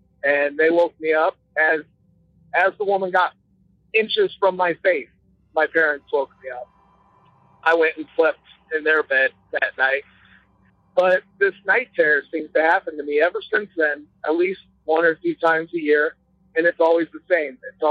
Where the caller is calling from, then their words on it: Iowa, United States; I'm from Iowa.